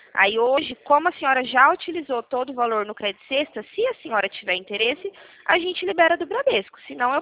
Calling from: Presidente Prudente, São Paulo, Brazil; Eu falo com a senhora aqui de Presidente Prudente

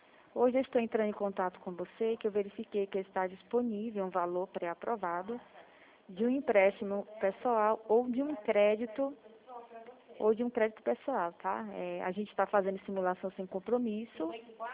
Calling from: Franco da Rocha, São Paulo, Brazil; Eu falo de Franco da Rocha, São Paulo. Você conhece?

